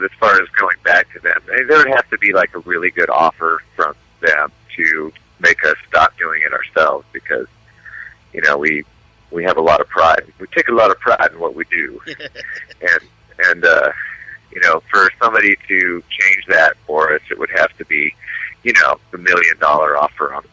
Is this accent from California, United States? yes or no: no; Tucson, Arizona, United States; We've always kind of felt like outsiders looking in from in here in the Seattle scene because we're from Tucson